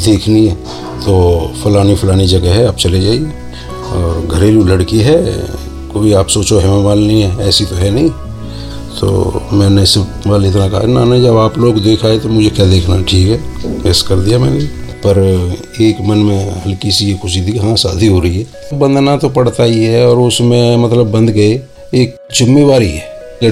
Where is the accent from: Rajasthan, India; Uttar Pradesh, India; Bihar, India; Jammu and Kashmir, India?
Uttar Pradesh, India; Mathura; और डिस्ट्रिक्ट मथुरा के रहने वाले हैं, यूपी के, 24-25 साल का रहूँगा।